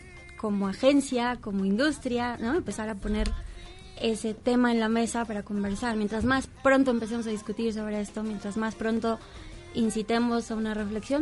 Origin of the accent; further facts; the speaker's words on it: Mexico; No estamos representados en la publicidad como mexicanos